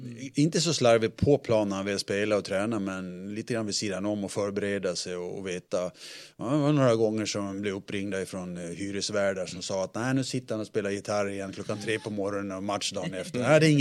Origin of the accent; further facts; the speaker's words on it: Gotland, Sweden; som sagt hemma på Gotlands lite, där var det otroligt mycket idrott men också ordning och reda, liksom disciplin